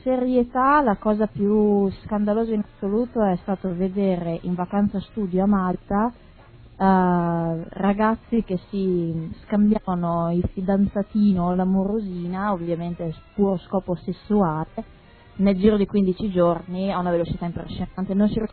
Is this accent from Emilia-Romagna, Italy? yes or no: yes; Emilia-Romagna, Italy; Ho detto che sono emiliana.